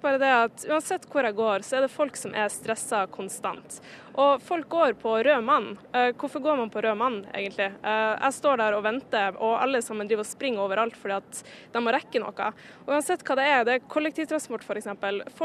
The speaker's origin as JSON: {"language": "Norwegian", "town": "Tromsø", "region": "Troms", "country": "Norway", "lives_now": "Oslo, Norway", "said": "Jeg kommer egentlig fra Tromsø, men nå jeg I Oslo."}